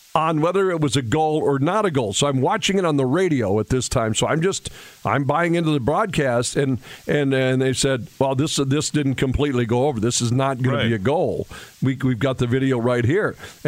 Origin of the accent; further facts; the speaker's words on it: Williston, North Dakota, United States; I always said, you know, I'm proud of my hometown. I loved growing up in Williston, North Dakota. But we were called Basinites.